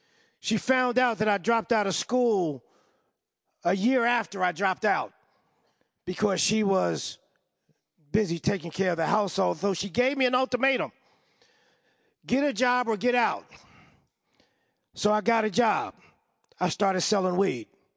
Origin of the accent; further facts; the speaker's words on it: New York, United States; moved away as an adult; now in California, United States; I stayed in California. I'm from New York. And I stayed in California, you know, because of the weather.